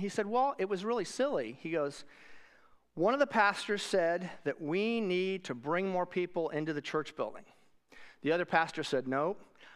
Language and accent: English; Wichita, Kansas, United States; So I have some very special memories of the church that I grew up in Wichita, Kansas, Countryside Christian Church.